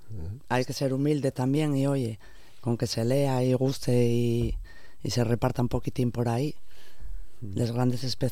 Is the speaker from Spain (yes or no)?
yes; Asturias, Spain; Yo soy de Asturias